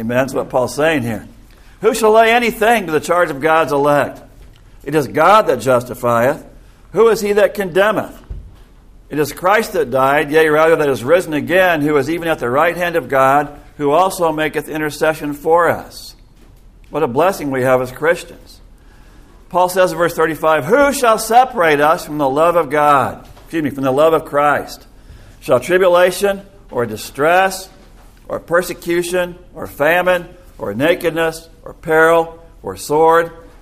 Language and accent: English; Iowa, United States; I grew up in Iowa back in the 1960s and 70s